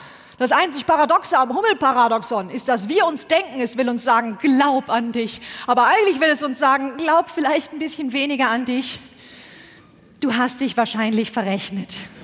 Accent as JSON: {"language": "German", "region": "North Rhine-Westphalia", "country": "Germany", "said": "Ich komme aus Westfalen."}